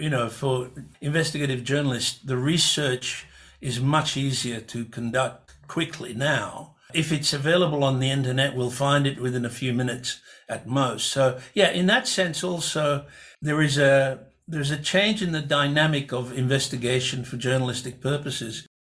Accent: Budapest, Hungary; if I were in my hometown in Budapest, you know, it would be the same as if I was here in terms of access.

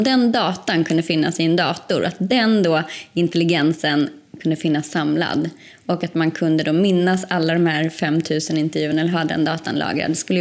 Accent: Kerstinbo, Uppsala County, Sweden; Jag är uppvuxen i en liten skruttig landsort, 15 mil norr om Stockholm. Där varannan invånare var en älg, och det är myggtätast i hela Sverige. Det är otroligt billiga hus där. Ingen vill köpa hus där. Det är så mycket mygg. Det heter Kerstinbo.

